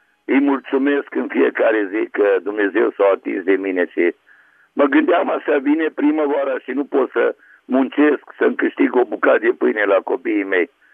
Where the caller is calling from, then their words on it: Târgu Mureș, Mureș County, Romania; de la Târgu Mureș.